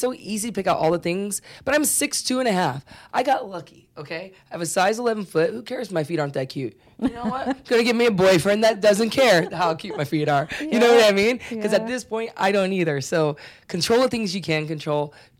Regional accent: Pennsylvania, United States; And I'm coming from Pennsylvania.

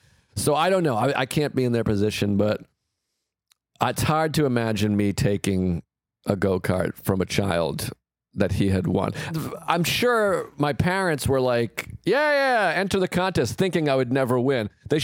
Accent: Massachusetts, United States; My family, we always went up to Maine because we grew up in Massachusetts.

